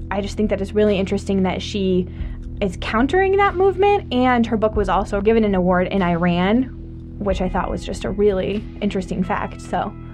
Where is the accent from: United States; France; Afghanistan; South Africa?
France; I grew up in France, so I grew up Christian. I still consider myself Christian. I go to church frequently. I grew up with a lot of religious diversity, actually, because France has a huge Muslim population